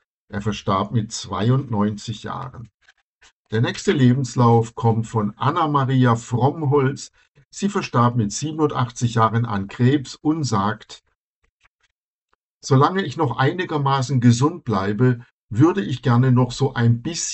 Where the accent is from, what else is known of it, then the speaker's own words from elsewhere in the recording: Wrocław, Lower Silesian Voivodeship, Poland; Ich bin aus Breslau in Schlesien